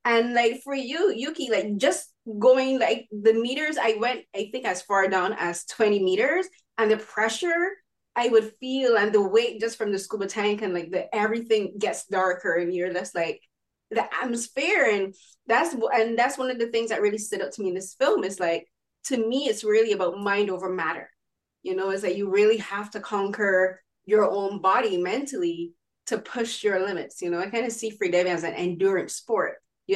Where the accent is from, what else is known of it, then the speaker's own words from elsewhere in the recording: Barbados; for me, I'm from the Caribbean, I'm from Barbados.